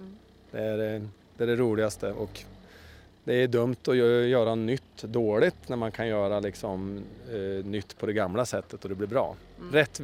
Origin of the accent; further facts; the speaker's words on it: Sundsvall, Västernorrland County, Sweden; now in Hova, Sweden; Kommer från Hova. Eller jag kommer från Sundsvall, men jag bor i Hova.